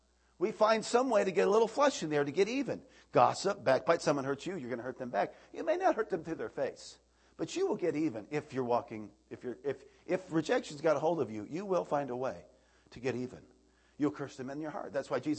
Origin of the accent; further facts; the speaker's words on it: Iowa, United States; Hey, I'm from Iowa, I can do whatever I want.